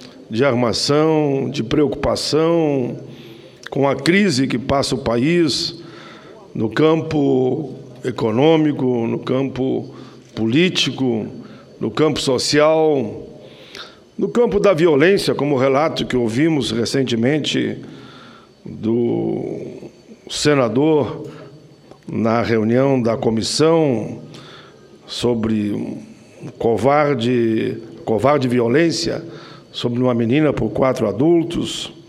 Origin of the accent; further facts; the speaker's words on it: Rio de Janeiro, Brazil; born there; Vivia-se o clamor dos anos 50, ano que também nasci, no Rio de Janeiro, capital do país